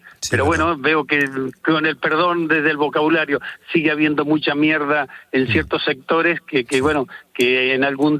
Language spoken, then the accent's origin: Spanish; Mendoza, Argentina; now in Granada, Spain; me siento muy identificado en Italia porque es igual que a mi provincia, a Mendoza. Pero realmente aquí estoy muy a gusto en España, en Granada.